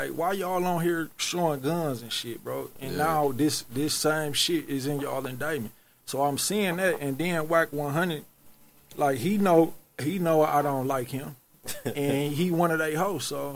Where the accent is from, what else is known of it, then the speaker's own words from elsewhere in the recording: Milwaukee, Wisconsin, United States; So I'm like, bro, I'm from Milwaukee, bro. You know what I mean? Like, we don't care about none of that out here.